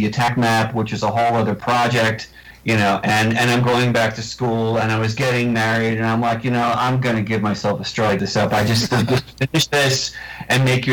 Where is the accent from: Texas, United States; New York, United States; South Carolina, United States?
New York, United States; accent: Long Island; I've tried incredibly hard to not sound like I come from Long Island, New York.